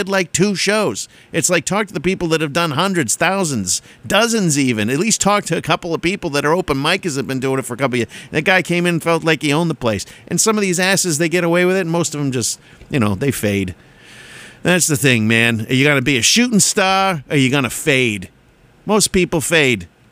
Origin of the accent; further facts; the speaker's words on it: Tewksbury, Massachusetts, United States; So I'm from Tewksbury, Massachusetts.